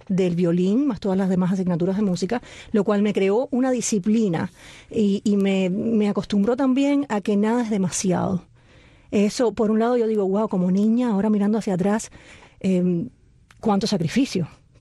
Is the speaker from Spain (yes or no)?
no; Cuba